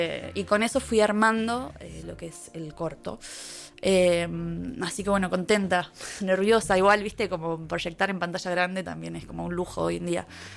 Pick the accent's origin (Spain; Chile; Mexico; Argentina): Argentina; Bolívar, Buenos Aires Province; Yo soy de Bolívar. Nací acá, pero bueno, criada en Bolívar.